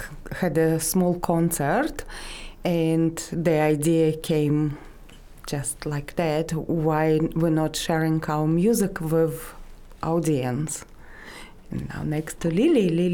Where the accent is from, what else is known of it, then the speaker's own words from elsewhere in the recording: Tashkent, Uzbekistan; now in New Zealand; I'm from Uzbekistan, Tashkent, and I've been living in New Zeala